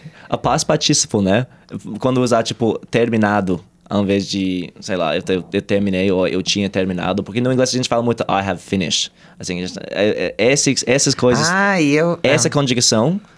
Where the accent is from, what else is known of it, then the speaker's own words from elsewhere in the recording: Brisbane, Queensland, Australia; Portuguese is a second language; moved away; Então, eu nasci em Brisbane